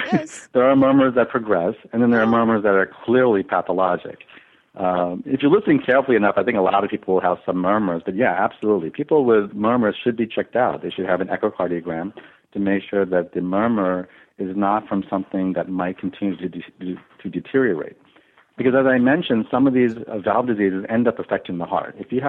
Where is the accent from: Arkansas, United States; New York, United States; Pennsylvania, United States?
New York, United States; I think in our society, you know, I was born and raised in Long Island